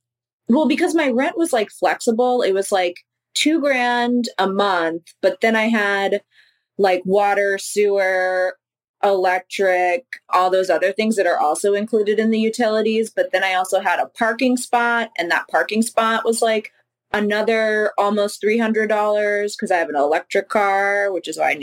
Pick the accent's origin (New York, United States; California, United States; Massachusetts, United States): New York, United States; So I'm originally from New York.